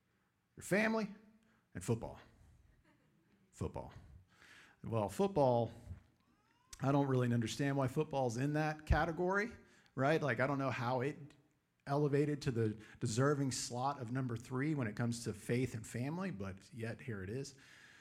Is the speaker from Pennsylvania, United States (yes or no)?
no; Texas, United States; I grew up in West Texas. I grew up playing football.